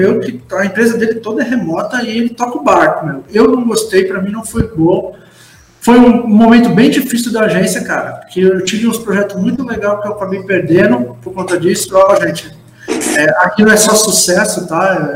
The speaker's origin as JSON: {"language": "Portuguese", "town": "Marília", "region": "São Paulo", "country": "Brazil", "said": "Eu sou de Marília, interior."}